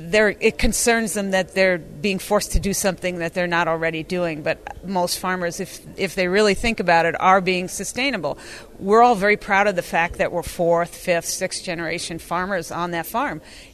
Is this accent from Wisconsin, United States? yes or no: yes; Beaver Dam, Wisconsin, United States; I'm from Beaver Dam, Wisconsin, and I grow not just corn, but corn and soybeans and wheat.